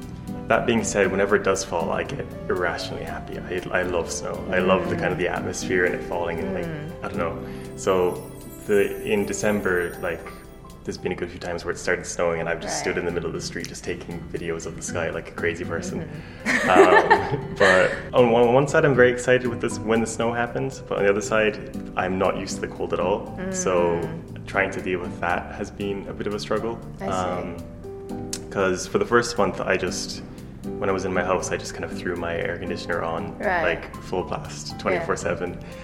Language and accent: English; Ireland; I'm from Ireland.